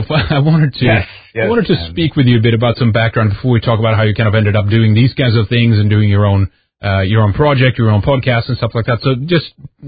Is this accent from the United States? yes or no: no; Sweden; English is a second language; from Sweden